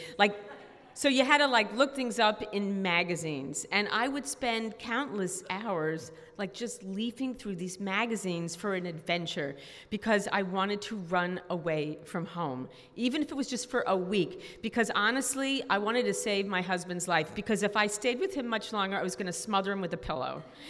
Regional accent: Queens, New York, United States; So, like Tara, I'm from Queens in the house. So it's probably no surprise that I'm not exactly woodsy, not outdoorsy

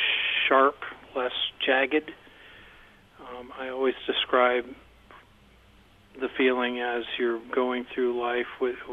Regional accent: Palmyra, New York, United States; also born or lived in Rochester; I was born in Rochester, raised in Palmyra and Macedon.

